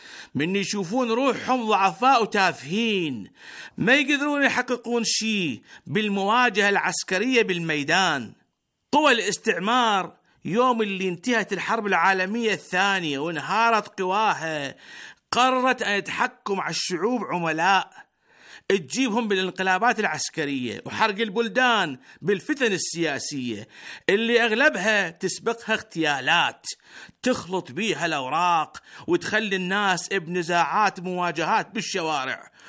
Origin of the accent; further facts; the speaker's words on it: Iraq; ترى بلدنا العراق اليوم متورط بهيش مرحلة انتقالية